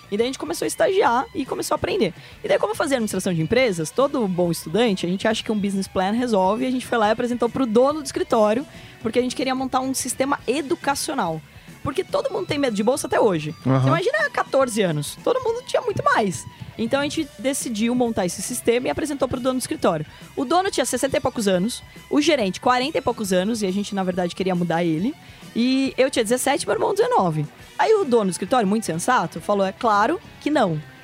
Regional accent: Porto Feliz, São Paulo, Brazil; porque eu sou de Porto Feliz, né? Tem 50 mil habitantes

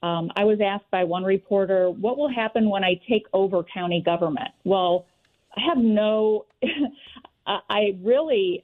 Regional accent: St. Louis, Missouri, United States; Well, I am a local St. Louisan. I grew up in the Bevo Mill area in South City. When I was in seventh grade, my family moved out to the county.

